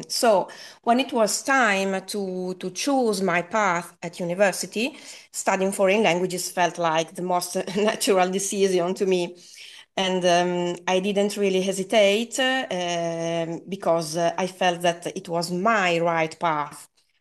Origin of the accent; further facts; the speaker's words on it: Italy; English is a second language; Nice to meet you, by the way.